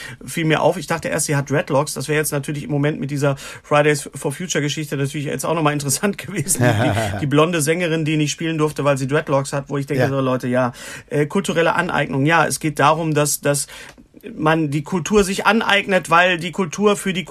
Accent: West Germany, Germany; Sehe ich das falsch als Wessi?

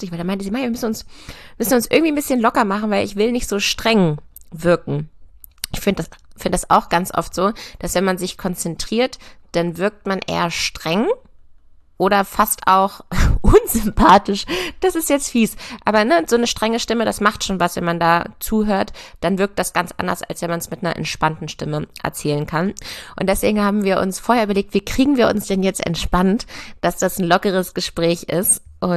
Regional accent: Lower Saxony, Germany; also born or lived in Göttingen / Berlin; ich komme aus der Nähe von Hannover, bin auch ein Hannover-Fan, um das mal an dieser Stelle hier zu sagen. Schöne Stadt. Bin auf dem Land aufgewachsen, auf einem landwirtschaftlichen Betrieb

